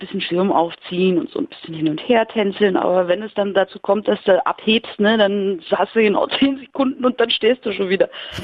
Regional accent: Berlin, Germany; Weil als Berliner bist du kein typischer Deutscher.

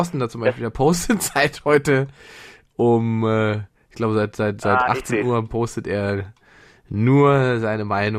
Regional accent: East Germany, Germany; ich komme ja aus der DDR ursprünglich.

